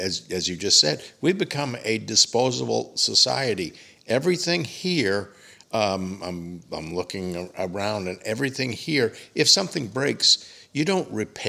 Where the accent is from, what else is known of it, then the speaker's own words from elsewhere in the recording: Long Island, New York, United States; I grew up on Long Island, New York, and on the Belt Parkway, believe it or not, which is a very, very heavily traveled parkway, the South Shore of Long Island and down through Brooklyn